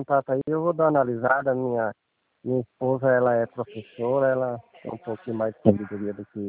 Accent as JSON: {"language": "Portuguese", "town": "Bataiporá", "region": "Mato Grosso do Sul", "country": "Brazil", "said": "eu sou de Bataiporá, Mato Grosso do Sul."}